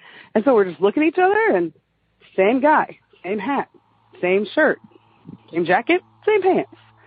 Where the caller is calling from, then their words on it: Ward, Arkansas, United States; I'm calling from Ward, Arkansas, just a little bit north of Little Rock.